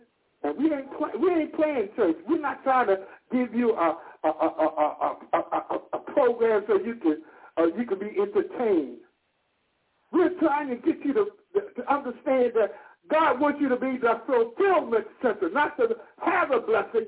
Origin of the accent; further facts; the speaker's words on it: Missouri, United States; I'm from Missouri. You got to show me.